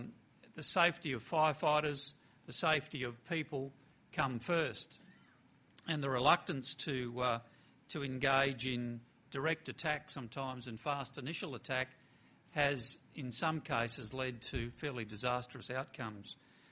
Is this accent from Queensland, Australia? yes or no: yes; Queensland, Australia; As you've heard, I'm from Queensland